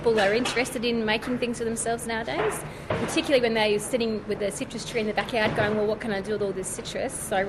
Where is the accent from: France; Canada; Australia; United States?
Australia; Alice Springs, Northern Territory; I'm from Alice Springs